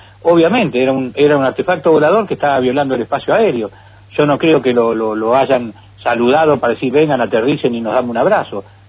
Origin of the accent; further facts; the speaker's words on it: Ensenada, Buenos Aires Province, Argentina; born there; mis viejos tenían un kiosco de diarios y revistas donde nací yo en Ensenada